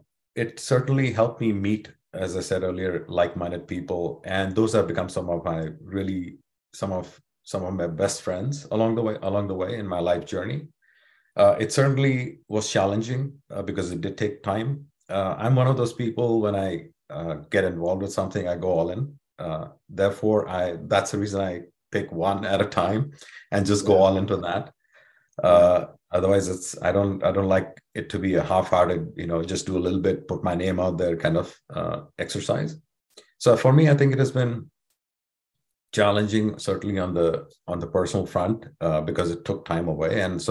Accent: Mumbai, Maharashtra, India; So I was born in Mumbai. It was Bombay back then, but Mumbai, India. I grew up in a very, I'll just say, a middle class family.

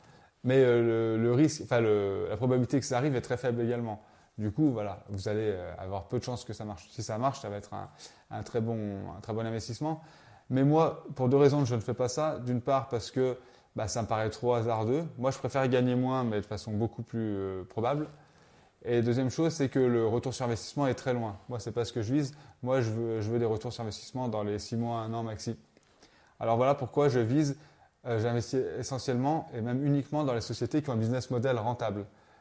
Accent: France; Voilà, moi je suis français.

